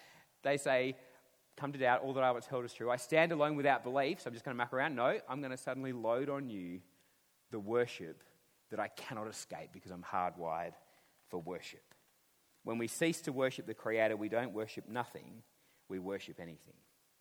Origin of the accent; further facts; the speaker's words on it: Western Australia, Australia; They even come to my home state of Western Australia